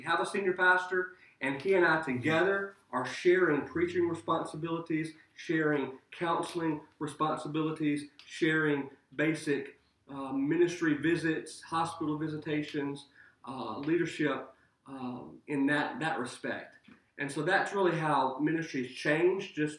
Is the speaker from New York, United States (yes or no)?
no; Foxworth, Mississippi, United States; I'm originally from Mississippi, South Mississippi. Let me emphasize the South Mississippi part. And my parents live in Vicksburg now. I grew up outside of Hattiesburg, outside of a little small town called Foxworth.